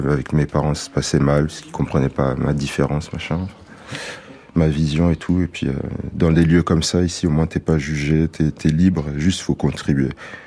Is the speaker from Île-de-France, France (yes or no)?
yes; Paris, Île-de-France, France; De Paris. Je viens de Paris, de la ville, quoi. Bon, jusqu'à l'année dernière, j'étais encore chez mon père dans le 16e à Paris.